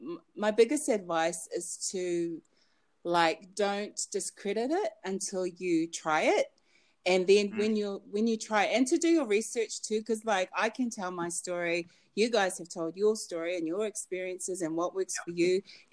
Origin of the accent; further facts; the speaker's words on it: Auckland, New Zealand; I grew up in Auckland, New Zealand, and I think I just want to say that it's a really good country to come to visit.